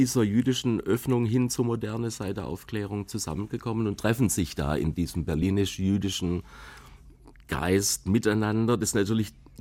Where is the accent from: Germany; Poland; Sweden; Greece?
Germany; Heilbronn, Baden-Württemberg; Also ich komme aus Heilbronn in Süddeutschland